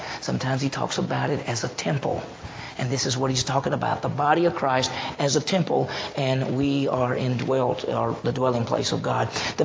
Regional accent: Meridian, Mississippi, United States; I grew up in Mississippi. I grew up in Meridian, Mississippi, which had about 40,000, 50,000 people.

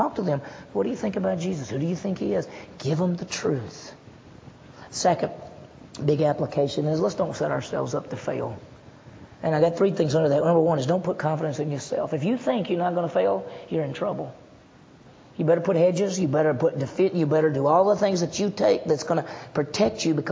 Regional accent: Mississippi, United States; I mean, can you tell if I'm from Mississippi? Can y'all tell if I'm from Mississippi? You can. I have an accent.

